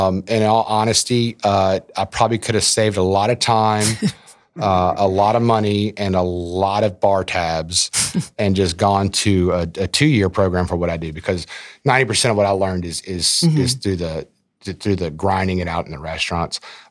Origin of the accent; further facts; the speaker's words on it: Baton Rouge, Louisiana, United States; I love Lafayette. I'm from Baton Rouge. I love Lafayette.